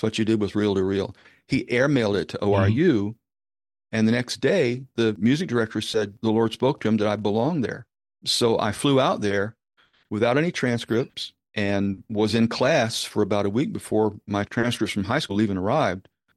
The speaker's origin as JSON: {"language": "English", "town": "Baltimore", "region": "Maryland", "country": "United States", "tie": "born or raised there", "also_born_or_lived": "Kentucky", "said": "when I got out of high school in Baltimore, I was actually born in Kentucky. We're all from the Appalachians, but I grew up in Baltimore."}